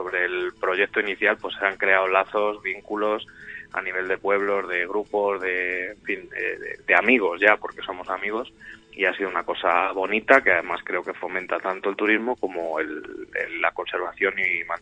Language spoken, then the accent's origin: Spanish; Pedro Bernardo, Castile and León, Spain; en concreto en Pedro Bernardo, de donde soy yo